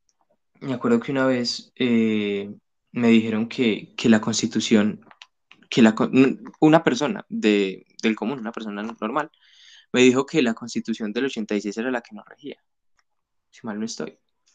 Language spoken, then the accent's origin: Spanish; Colombia; uno como ya mayor de edad, como colombiano, como miembro más o menos útil del país